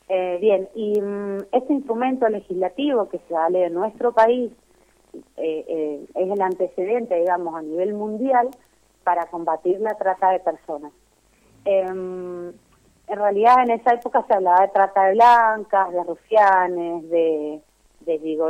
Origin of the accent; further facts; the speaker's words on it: San Martín, Buenos Aires Province, Argentina; yo soy de San Martín, hace muchos años que vivo acá en Boicruz, pero vengo del este, ¿no?